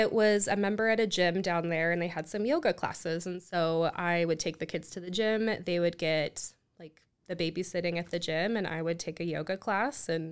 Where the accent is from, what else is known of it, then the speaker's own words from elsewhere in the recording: Utah, United States; I'm from here. I was born in Utah and I've lived here most of my life.